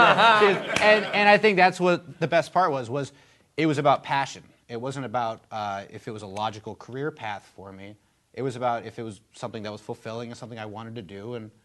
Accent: Kansas, United States; I'm from Kansas.

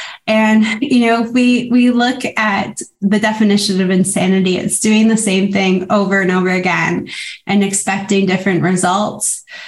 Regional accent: Toronto, Ontario, Canada; I'm originally from Toronto.

